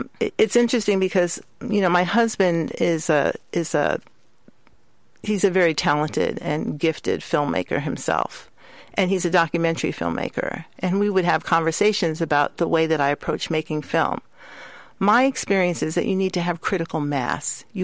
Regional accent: New York, United States; I grew up in Harlem in New York, and we lived in Harlem because my mother's family disowned her when she married my father.

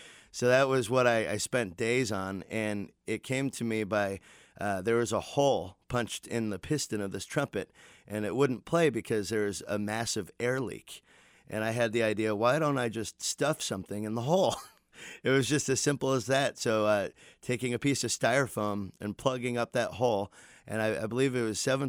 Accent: East Coast, United States; I grew up on the East Coast and, you know, like a lot of musicians, started playing in school

